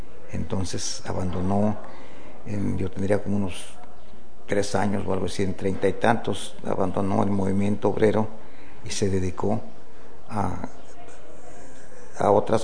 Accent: Mexico City, Mexico; born there; Nací en la Ciudad de México el 7 de junio de 1933.

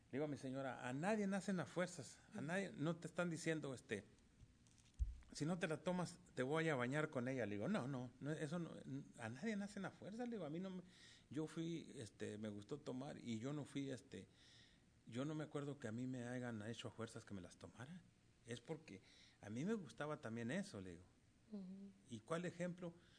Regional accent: Mexico; moved away; decidí cambiar, me vine de México, llegué aquí y se acabó todo

